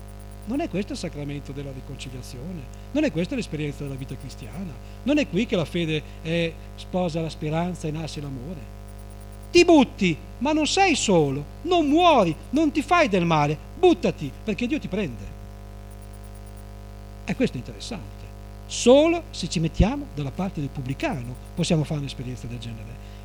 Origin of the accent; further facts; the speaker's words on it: Modena, Emilia-Romagna, Italy; sono di Modena io